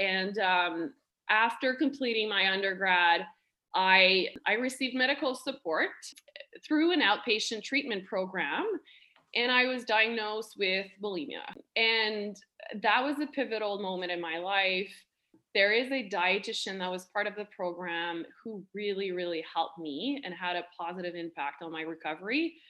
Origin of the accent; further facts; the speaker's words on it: Hearst, Ontario, Canada; I grew up in Hearst. It's a small town in Northern Ontario, and it's called a moose capital.